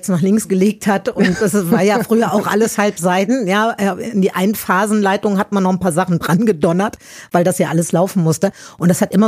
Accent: Meerbusch, North Rhine-Westphalia, Germany; now in Berlin, Germany; Ich liebe dieses Meerbusch nach wie vor sehr. Ich sage auch immer, das ist meine Heimat, auch wenn ich hier in Berlin zu Hause bin.

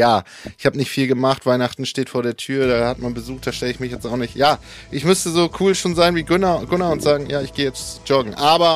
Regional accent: Neubrandenburg, Mecklenburg-Vorpommern, Germany; born there; Ich war am Wochenende ja in meiner Geburtsstadt Neubrandenburg.

